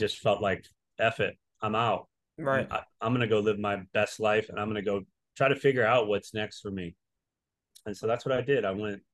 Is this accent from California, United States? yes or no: no; Michigan, United States; I'm from Northern Michigan, you know, small town. Like I'm pretty, you know, used to wide open spaces.